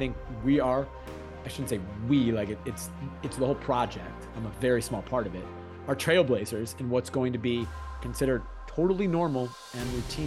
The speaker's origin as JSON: {"language": "English", "town": "Evanston", "region": "Illinois", "country": "United States", "tie": "born or raised there", "said": "Yeah, I grew up in Evanston, Illinois, right outside of Chicago. Proud Evanston native."}